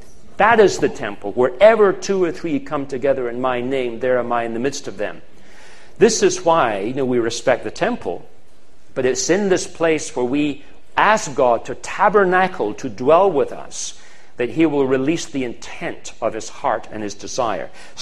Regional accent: Scotland, United Kingdom; I come from Scotland, as you obviously know now. The large part of my background is Celtic.

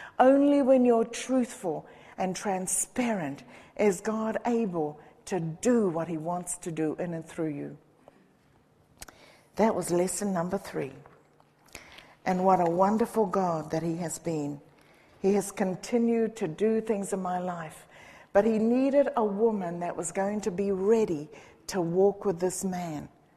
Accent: Samoa; I came from Samoa, you know, in a little grass shack.

